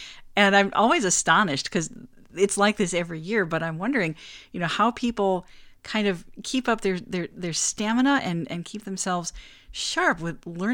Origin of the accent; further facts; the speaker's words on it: Wisconsin, United States; now in Connecticut, United States; I growing up in Wisconsin, I didn't really get Charles Ives until I moved here to Connecticut